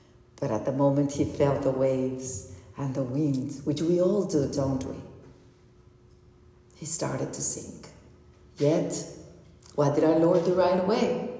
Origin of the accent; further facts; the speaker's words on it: Monterrey, Nuevo León, Mexico; We're flying from Monterrey, my hometown, to Los Cabos.